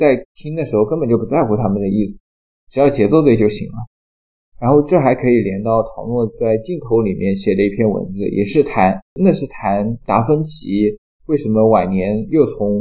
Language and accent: Chinese; China; 就这是作为中国人的微小优势吧